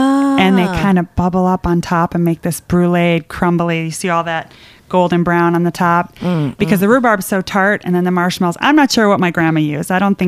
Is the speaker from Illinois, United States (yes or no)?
yes; Illinois, United States; rhubarb was the one thing we grew in my suburban neighborhood growing up in Illinois.